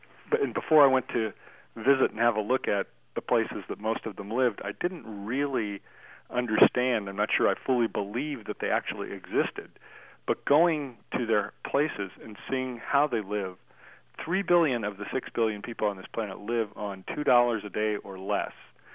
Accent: United States; And that just tells me, being an American, we live on, you know, some massive exponent

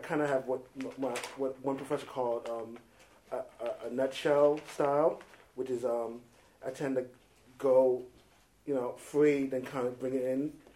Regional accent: New York, United States; I'm from New York, you know, fashion is in my genes, so to speak.

